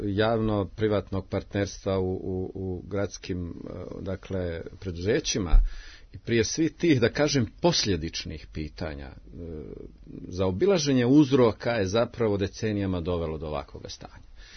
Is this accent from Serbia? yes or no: yes; Novi Pazar, Šumadija and Western Serbia, Serbia; dolazimo sa periferije iz Novog Pazara